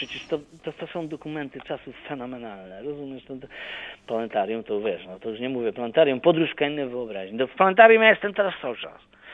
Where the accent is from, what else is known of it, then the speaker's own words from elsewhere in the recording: Silesian Voivodeship, Poland; Przecież ja jestem Ślązak z krwi i kości.